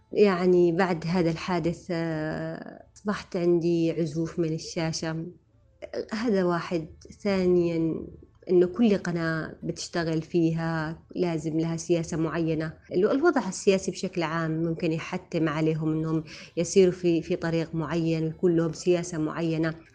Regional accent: Aden, Yemen; وأقدم حاجة لمدينتي الحبيبة عدن.

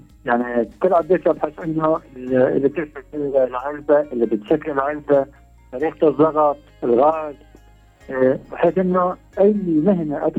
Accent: Syria; أنا حتى في عندنا في سوريا اسمه جابي بالنقل الداخلي

